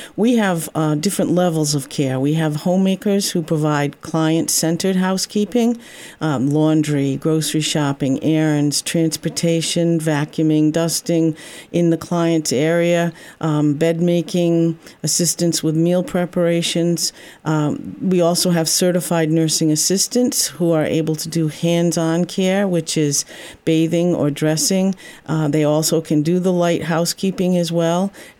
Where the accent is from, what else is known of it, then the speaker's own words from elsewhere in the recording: South Kingstown, Rhode Island, United States; I was born and raised in South Kingstown, Rhode Island. Went to South Kingstown High School. Went away a little bit for college, came home, and have been here ever since.